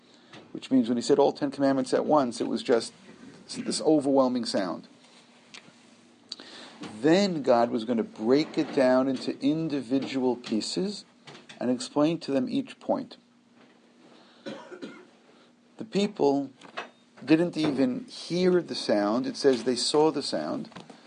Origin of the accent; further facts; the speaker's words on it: Brooklyn, New York, United States; I remember when I was growing up in Brooklyn, that there are certain Jews who would call them three-day-a-year Jews.